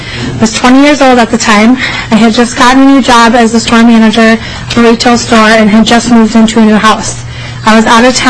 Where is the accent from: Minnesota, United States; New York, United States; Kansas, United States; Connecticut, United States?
Minnesota, United States; Otsego; now in Minneapolis, United States; I grew up in Otsego, Minnesota, and I now live in Minneapolis.